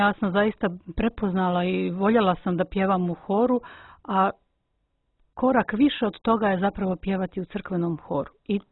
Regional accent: Montenegro; prvi hor koji je osnovan u tom obnavljanju duhovnog života kod nas u Crnoj Gori.

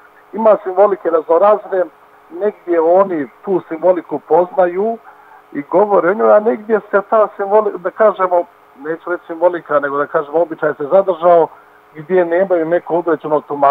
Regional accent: Raška District, Serbia; ja dolazim iz Srbije, iz tih, da kažemo, raških krajeva

